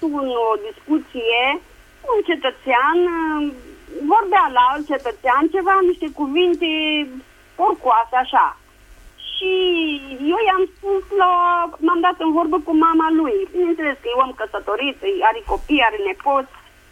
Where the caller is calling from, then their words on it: Buzău, Buzău County, Romania; din Buzău.